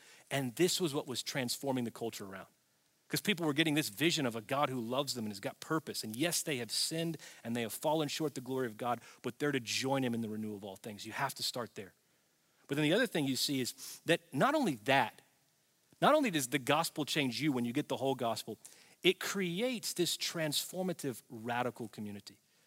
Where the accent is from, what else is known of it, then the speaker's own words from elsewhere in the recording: Tennessee, United States; because I grew up in the Bible Belt in Tennessee, I saw these church signs that had these slogans on them.